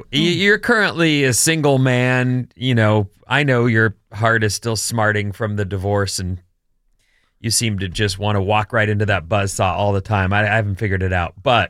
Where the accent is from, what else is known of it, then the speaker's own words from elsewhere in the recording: West Virginia, United States; now in California, United States; we're both from West Virginia.